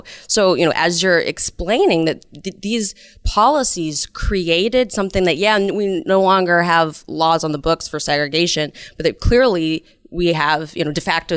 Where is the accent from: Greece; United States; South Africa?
United States; Oakland, California; So recently, I went back to my hometown of Oakland and did a segment on gentrification.